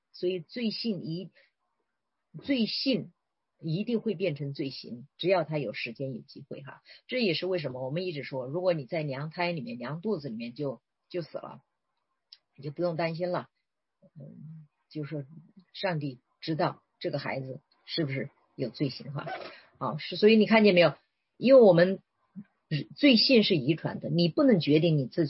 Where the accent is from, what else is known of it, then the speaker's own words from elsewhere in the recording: China; 因为我们中国人哈，我们从小的三观教育是非常不符合圣经真理